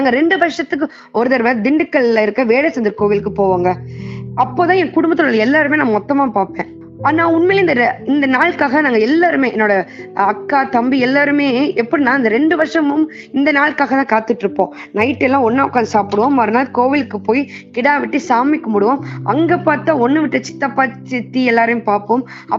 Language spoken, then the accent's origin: Tamil; Pudukkottai, Tamil Nadu, India; நான் வந்து புதுக்கோட்டை மாவட்டத்துல தான் பிறந்து வளர்ந்தேன்.